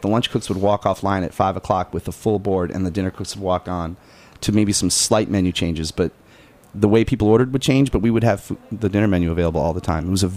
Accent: New York, United States; also born or lived in California; I'm from New York. I probably will be in New York again someday, which I guess did turn out, but I have to go to California.

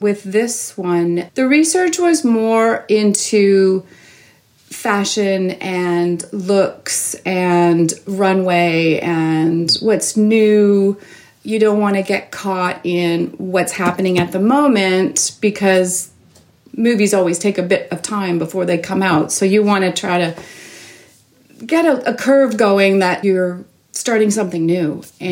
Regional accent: Toronto, Ontario, Canada; I grew up in Toronto, born and raised

